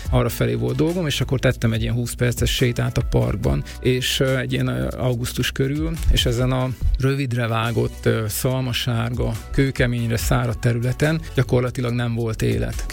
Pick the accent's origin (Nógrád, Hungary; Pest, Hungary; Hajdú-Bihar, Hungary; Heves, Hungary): Hajdú-Bihar, Hungary; Debrecen; Én Debrecen egyik lakótelepén nőttem fel, és a 80-as, 90-es években emlékszek rá